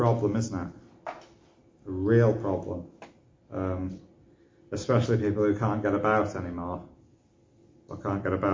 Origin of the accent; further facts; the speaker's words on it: United Kingdom; We're British.